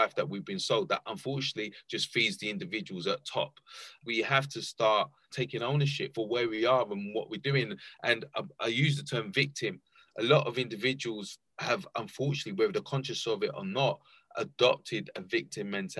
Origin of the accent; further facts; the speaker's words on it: London, United Kingdom; I grew up in East London, underprivileged area, lived on a council estate with just me and my mum.